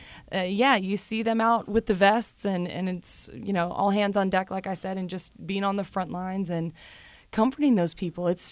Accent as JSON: {"language": "English", "region": "Tennessee", "country": "United States", "tie": "born or raised there", "said": "I'm the oldest of six kids, and I grew up in Middle Tennessee, and I actually attended MTSU, so the Blue Raiders at home."}